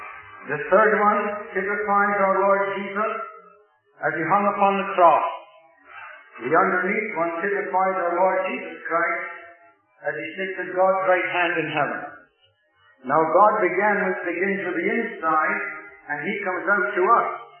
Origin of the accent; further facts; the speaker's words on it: Scotland, United Kingdom; also born or lived in Philadelphia, United States; only lived there the first 6 weeks of my life, and my parents went back to their native Scotland. But I was born in Philadelphia, the city of brotherly love.